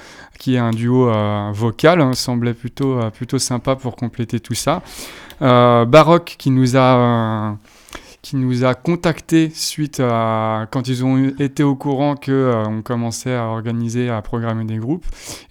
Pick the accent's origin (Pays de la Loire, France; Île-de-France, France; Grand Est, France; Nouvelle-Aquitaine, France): Pays de la Loire, France; Nantes; je suis quand même entouré de vrais Bretons, vu que moi je suis Nantais.